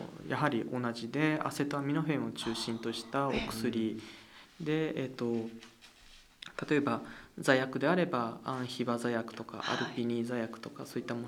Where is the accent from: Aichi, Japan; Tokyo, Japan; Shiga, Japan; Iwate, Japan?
Tokyo, Japan; 自分は東京出身で持ち家がこっちにあるわけでもない病院の寮にいただけなので